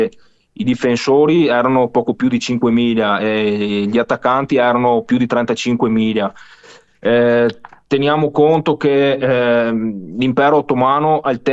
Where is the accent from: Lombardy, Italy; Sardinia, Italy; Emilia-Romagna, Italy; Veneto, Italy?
Veneto, Italy; Vicenza; scrivo in lingua veneta, nella variante ovviamente vicentina, in quanto io sono vicentino, comunque sempre in lingua veneta